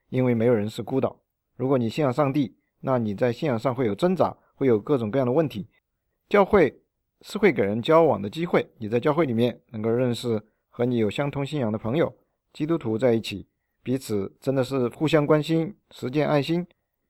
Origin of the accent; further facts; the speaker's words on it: Chengdu, Sichuan, China; 就像我们成都人说的“超哥”“超妹”，他们在那边聚会。